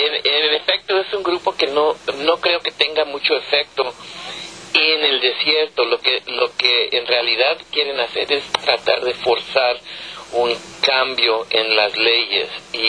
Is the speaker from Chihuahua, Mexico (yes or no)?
no; Tijuana, Baja California, Mexico; born there; Tijuana, es donde yo nací, en los basureros de Tijuana